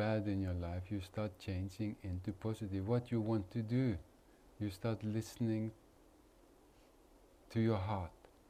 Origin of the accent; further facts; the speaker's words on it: India; I grew up in India. I know the sacred India